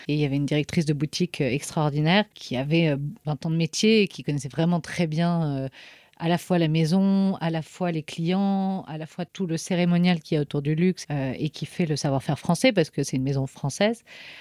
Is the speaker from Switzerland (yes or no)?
no; Sydney, New South Wales, Australia; also born or lived in Paris, France; Je suis née à Paris, mais je suis très vite partie vivre en Australie parce que mes parents avaient un vieux rêve fou. Et donc, dans les années 80, on a déménagé toute la petite famille à Sydney.